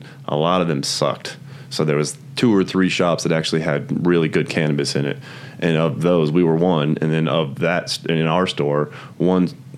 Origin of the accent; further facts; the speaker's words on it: Denver, Colorado, United States; I'm actually from Denver. So I was back home.